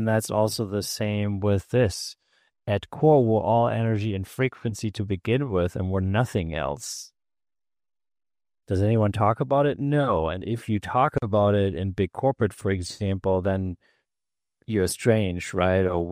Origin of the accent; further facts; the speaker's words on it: Germany; English is a second language; moved away; also born or lived in United States / Ireland / Spain; I'm from Germany originally. I was born there. I grew up there. And then I was in the United States in the 90s for about a year, and then went back to Europe, stayed in Ireland and Spain and in Germ